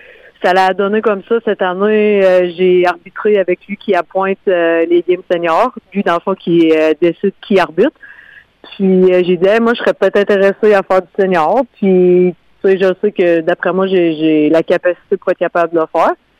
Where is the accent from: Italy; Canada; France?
Canada; Amqui, Quebec; moi, je viens de d'Amqui.